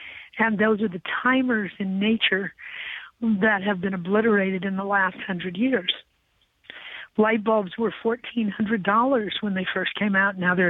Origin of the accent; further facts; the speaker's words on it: Midwest, United States; I grew up in the Midwest.